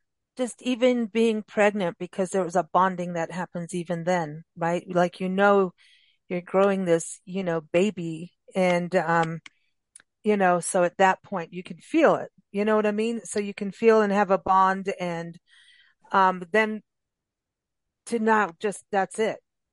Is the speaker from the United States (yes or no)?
no; South Africa; I was raised in South Africa